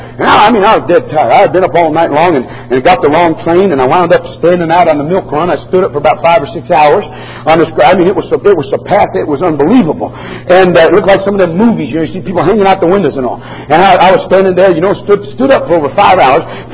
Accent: United States; born there; I thank God being born in America, being an American

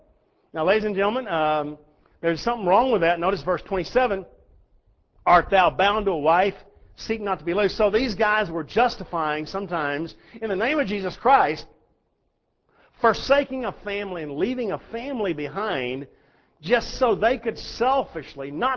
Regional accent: Texas, United States; born or raised there

